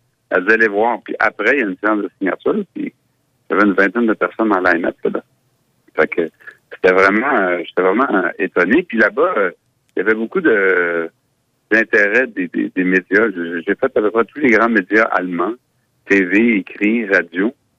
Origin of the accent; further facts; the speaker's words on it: Mashteuiatsh, Quebec, Canada; Moi, je suis Innu de Mashtuyas, donc c'est l'Innu qui est la langue. Moi, je ne la parle pas